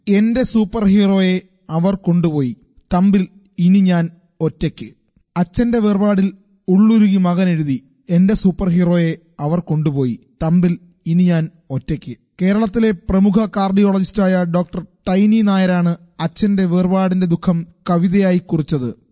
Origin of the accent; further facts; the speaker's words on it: West Bengal, India; first language Bengali; Malayalam is a second language; അവിടെയാണ് ഞാൻ ജനിച്ചത്. എന്റെ സ്കൂൾ വിദ്യാഭ്യാസം ബംഗാളിലാണ് പൂർത്തിയാക്കിയത്. മാത്രമല്ല എന്റെ ഫസ്റ്റ് ലാംഗ്വേജ് ബംഗാളിയായിരുന്നു.